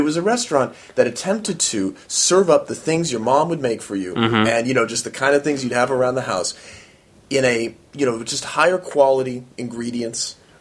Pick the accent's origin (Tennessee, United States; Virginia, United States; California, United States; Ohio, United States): California, United States; Los Angeles; Now, when I say health food, everybody, and I am talking about growing up in Los Angeles here, to her credit, we're not talking about wheat germ